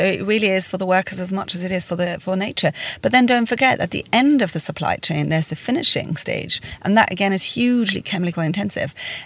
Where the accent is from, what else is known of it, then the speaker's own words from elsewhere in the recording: Switzerland; In Switzerland.